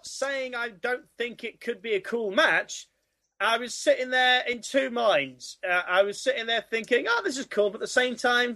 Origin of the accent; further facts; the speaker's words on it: Buffalo, New York, United States; Yeah, man, I'm from Buffalo.